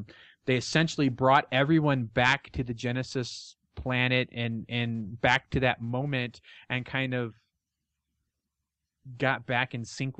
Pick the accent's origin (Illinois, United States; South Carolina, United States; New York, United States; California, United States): Illinois, United States; Chicago; born there; And I was born in Chicago, so we had WGN.